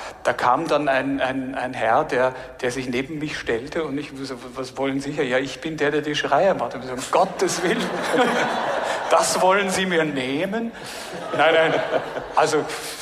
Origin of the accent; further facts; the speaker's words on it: Bavaria, Germany; Also ich meine, ich bin Bayer